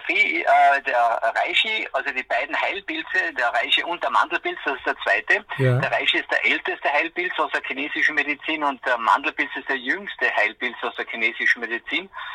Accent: Carinthia, Austria; Bei uns in Kärnten heißt es sauer Rampfach

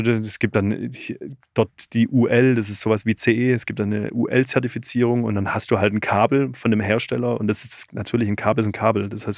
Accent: Baden-Württemberg, Germany; ich komme ja aus der Stuttgarter Ecke.

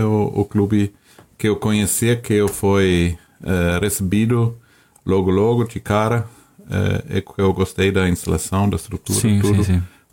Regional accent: Germany; Portuguese is a second language; Não, grande diferença, né? Sou alemão, morei na Alemanha.

